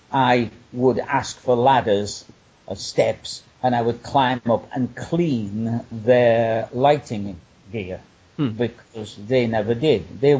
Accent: England, United Kingdom; I'm a magician, international sex symbol, bodybuilder, and I'm from England.

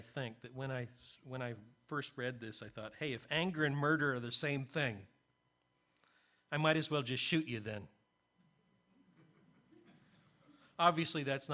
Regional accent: Canada; I'm from Canada. I can't be a Yankee.

